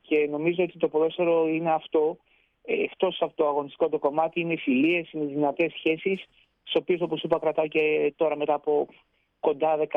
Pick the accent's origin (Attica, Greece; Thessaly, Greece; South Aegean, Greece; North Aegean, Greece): Attica, Greece; Athens; moved away as an adult; also born or lived in Kavala; now in England, United Kingdom; στην Αθήνα μαθητής ήμουν στην ουσία.